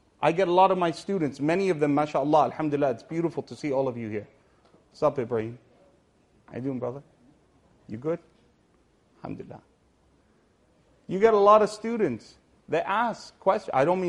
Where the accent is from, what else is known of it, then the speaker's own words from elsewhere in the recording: Egypt; now in Canada; is what I wear back home in Egypt. This is my clothes. I can get away with a suit as well because I'm Canadian.